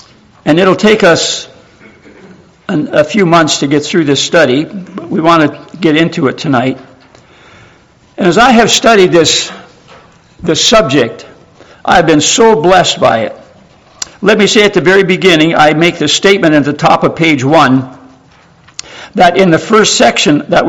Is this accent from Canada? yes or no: yes; Canada; I'm a Canadian.